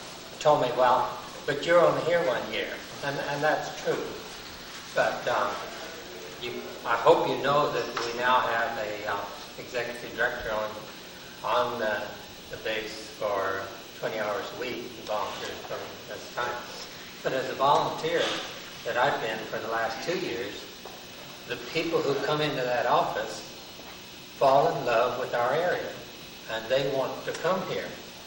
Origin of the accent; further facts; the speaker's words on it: Montana, United States; Well, hey, I was raised in Montana. That was agricultural too, but it's changed a lot.